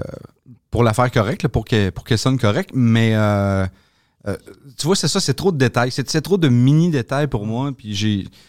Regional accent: Shawinigan, Quebec, Canada; Moi, je suis de Shawinigan, mais j'avais commencé à travailler à Montréal après l'école de l'humour.

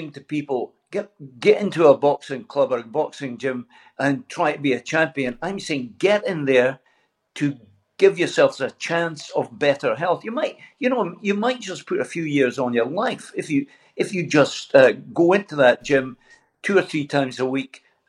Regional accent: Dundee, Scotland, United Kingdom; I'm from Dundee originally

